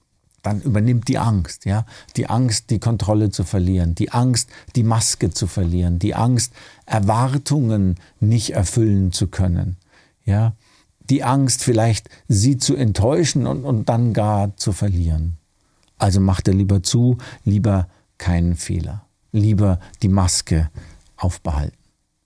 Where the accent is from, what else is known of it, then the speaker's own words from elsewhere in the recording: Würzburg, Bavaria, Germany; In Würzburg, ja, wo ich aufgewachsen bin, da hatte ich keine engen Freunde, die ich anrufen konnte.